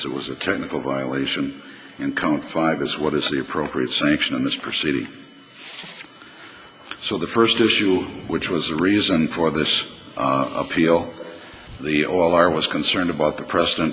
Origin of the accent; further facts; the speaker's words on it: Ashland, Wisconsin, United States; I'm from Ashland.